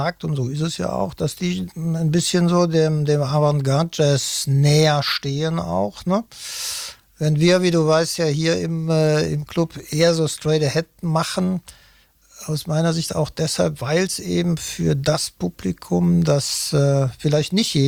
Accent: Cologne, North Rhine-Westphalia, Germany; Da muss ich ja als Kölner froh sein und glücklich

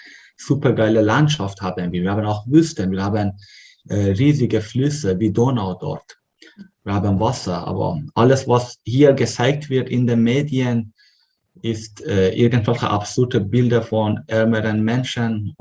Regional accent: Afghanistan; Also ich bin im Krieg geboren und im Krieg aufgewachsen. Die Schönheiten des Landes habe ich nur über Erzählungen von meinem Großvater oder Großeltern überhaupt gehört

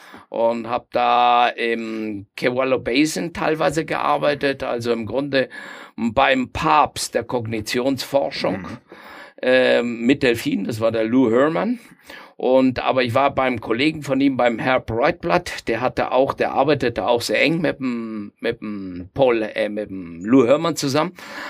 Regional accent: Argentina; German is a second language; Und ich stamme ja aus Argentinien und habe dort auf der Halbinsel Valdez mit Glattwalen gearbeitet.

